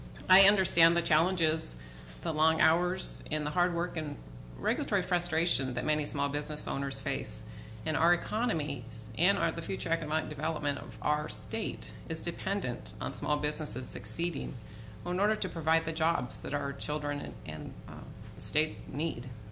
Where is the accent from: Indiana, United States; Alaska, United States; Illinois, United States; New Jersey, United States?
Alaska, United States; Ketchikan; I was born and raised in Ketchikan, as were all of us.